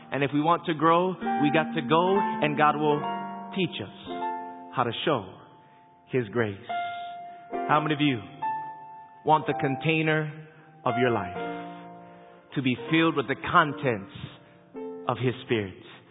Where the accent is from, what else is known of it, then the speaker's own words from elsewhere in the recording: Hawaii, United States; I'm from Hawaii. He's from Hawaii.